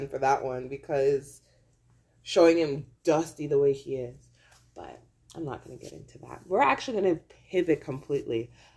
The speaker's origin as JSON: {"language": "English", "country": "Canada", "said": "I know like in Canada and as a Canadian, it's very stereotypical for us to be like known as, oh, Canadians are always saying sorry"}